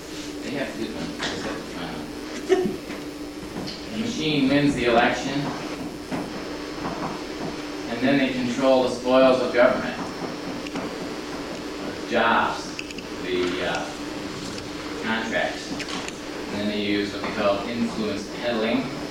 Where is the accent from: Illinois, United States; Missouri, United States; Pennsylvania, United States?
Illinois, United States; Chicago; born and raised in Chicago, and cut my teeth and developed my skills and got pushed and beat around in the streets of Chicago